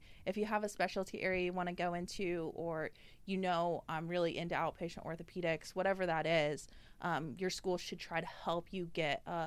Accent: Indiana, United States; Yeah, so I'm from Indiana originally.

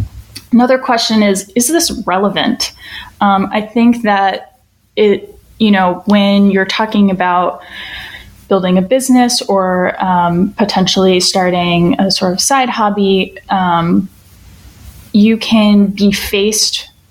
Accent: East Coast, United States; moved away; when I moved from the East Coast, which is where I grew up, to the West Coast, and I started working in tech.

